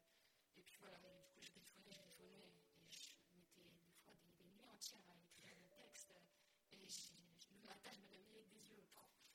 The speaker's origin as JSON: {"language": "French", "region": "Hauts-de-France", "country": "France", "tie": "born or raised there", "accent": "Nord", "said": "d'où l'accent du Nord qui est perdu un petit peu. En effet, je suis native du Nord, toute ma famille est dans le Nord, j'aime beaucoup le Nord"}